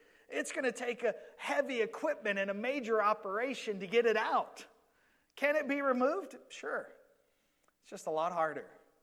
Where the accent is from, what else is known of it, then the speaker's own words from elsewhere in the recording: Georgia, United States; I grew up in Georgia, and in our property where our house was, I think it was about 1.5 acres worth of property.